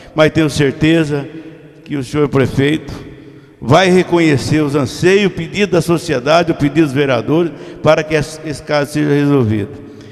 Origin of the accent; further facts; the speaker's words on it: Santana da Ponte Pensa, São Paulo, Brazil; also born or lived in Minas Gerais; de onde eu vim, de Santana da Ponte Pensa, quando meu pai mudou para Minas. Fizemos na década de 62.